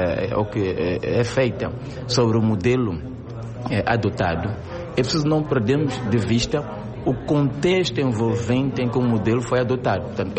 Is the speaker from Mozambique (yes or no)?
yes; Mozambique; todos nós, como moçambicanos